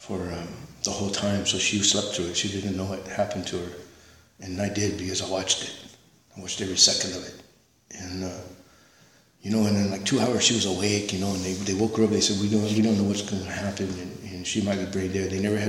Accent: Norwalk, California, United States; I'm a thug from Norwalk, you know.

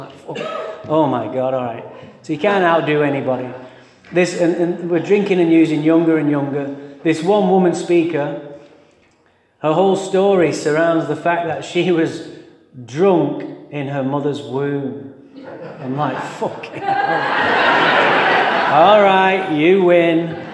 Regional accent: England, United Kingdom; now in United States; I don't know if you know this, but I'm from England. I am not having a stroke or something. Okay? I was born in England.

